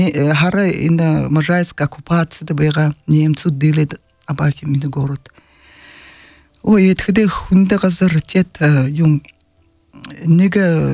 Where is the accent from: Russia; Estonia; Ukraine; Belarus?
Russia; Irkutsk Oblast; я родом из Иркутской области